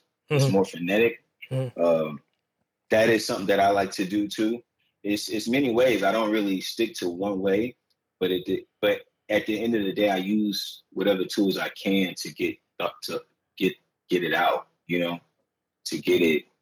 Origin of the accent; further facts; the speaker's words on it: Savannah, Georgia, United States; accent: Geechee Gullah; I'm from Savannah. So we kind of Geechee Gullah out here a little bit.